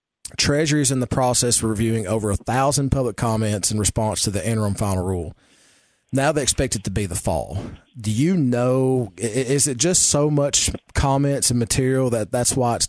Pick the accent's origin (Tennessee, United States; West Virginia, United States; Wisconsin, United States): Tennessee, United States; It's just like a lowly county commissioner like myself. I'm from the 8th district in P